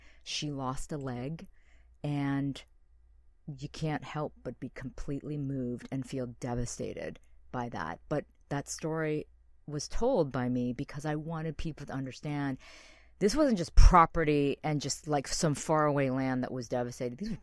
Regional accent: Ohio, United States; I grew up in the Midwest in Ohio in the 70s. And that was a time when obviously there weren't a lot of Asian Americans in the Midwest at all. And so for me, I had no identity as a Korean American.

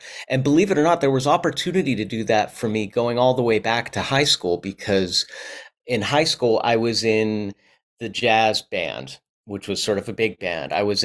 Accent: Pittsburgh, Pennsylvania, United States; Well, so I grew up in Pittsburgh, and I was really lucky to be able to go to performing arts schools

